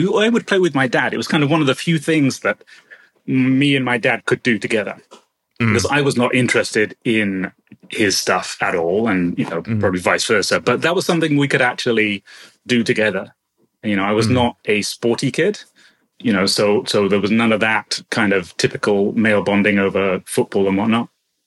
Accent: Felixstowe, East of England, United Kingdom; I was growing up in Felixstowe in Suffolk, and it's a nominally seaside town.

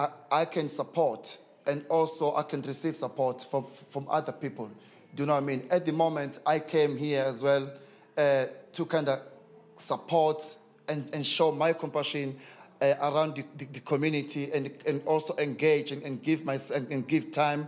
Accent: Durban, KwaZulu-Natal, South Africa; I'm originally from South Africa, in a small village in Durban, but under a big Zulu tribe.

